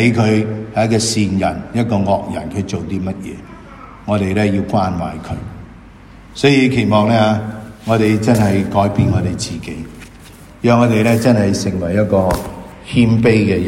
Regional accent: Hong Kong; 如果今天我们香港人再不会是这样讲

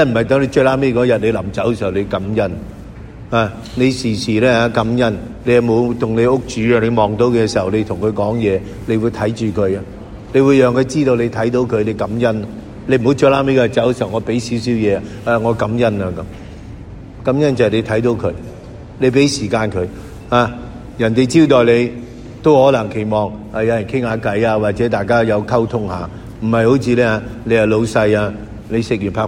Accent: Hong Kong; 你只是继续用我们香港人最出名的东西就是弹三弹四啊

